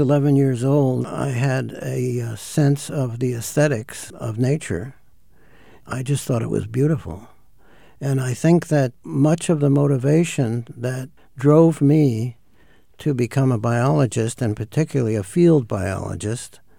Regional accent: Brooklyn, New York, United States; I grew up in Brooklyn, in New York.

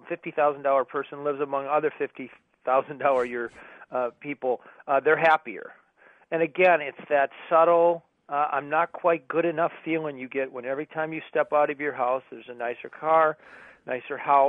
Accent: Minnesota, United States; I'm from Minnesota, we essentially live on the same prairie, the sort of Midwestern attitude

